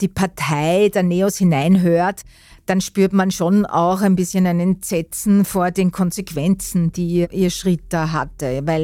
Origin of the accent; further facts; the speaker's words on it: Austria; wir Österreicher sagen immer noch, wie es bei uns in Österreich lang geht